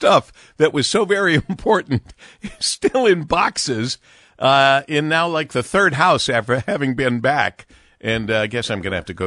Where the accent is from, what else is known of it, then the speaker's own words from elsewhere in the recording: Michigan, United States; you understand my feeling as a lifelong kid growing up in Michigan and all